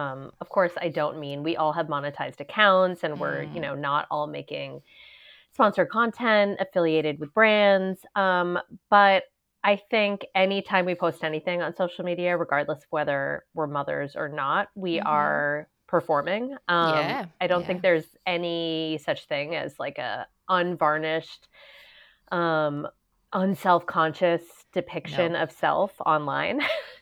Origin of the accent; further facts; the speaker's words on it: New England, United States; when I was growing up in New England, which is a similar to where I'm raising my kids now, we might have gone to a pumpkin patch once.